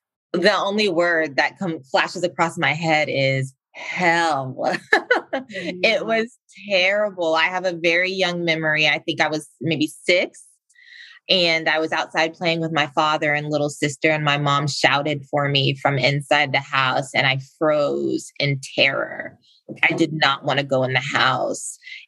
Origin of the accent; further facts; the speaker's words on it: South Carolina, United States; I grew up in South Carolina. I went to school in Virginia, college in Virginia.